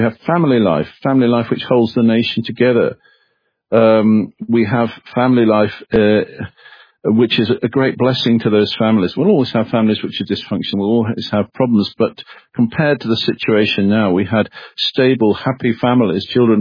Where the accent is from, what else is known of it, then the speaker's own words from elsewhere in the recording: London, United Kingdom; I was born in London